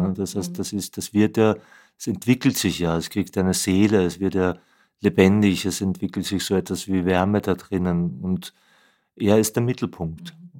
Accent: Vienna, Austria; Naja, ich bin Wiener. Bin in Wien geboren und aufgewachsen

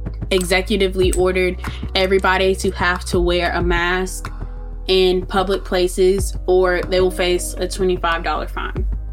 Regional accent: Montgomery, Alabama, United States; I'm from Montgomery, Alabama.

